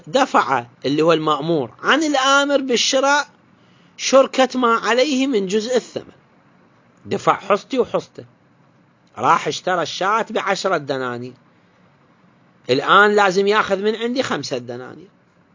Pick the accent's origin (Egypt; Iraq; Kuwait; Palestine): Iraq; احنا مثلا الآن عندنا في العراق